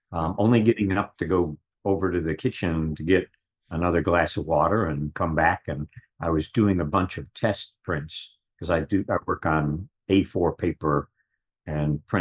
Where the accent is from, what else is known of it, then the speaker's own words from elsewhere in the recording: Rochester, New York, United States; And then the other influence, though, in growing up in Rochester, beyond just the obvious of Kodak, is the George Eastman Museum.